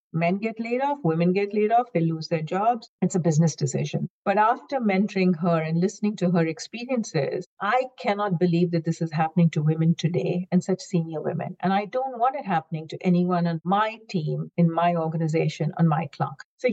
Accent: India; I grew up in India, and growing up in India, pretty much everyone looked like me in terms of skin tone, etc. Variations, but, you know, I was part of the majority, and I belonged to the majority religion.

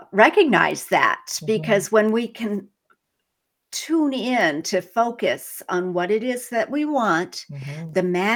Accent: Whitefield, Maine, United States; I'm from Whitefield, Maine. Who's ever heard of Whitefield, Maine? Is a little less than 2,000 people.

